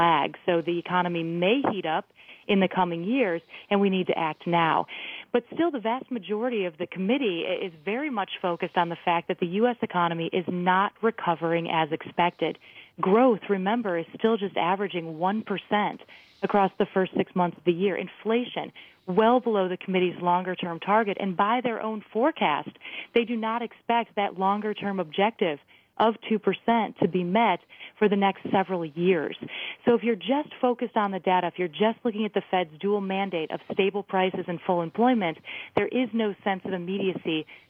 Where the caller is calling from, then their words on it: New York City, New York, United States; Right now, I'm calling from New York City.